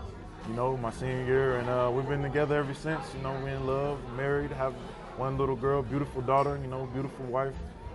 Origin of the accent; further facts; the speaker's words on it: United States; as a American, I understand the importance of this game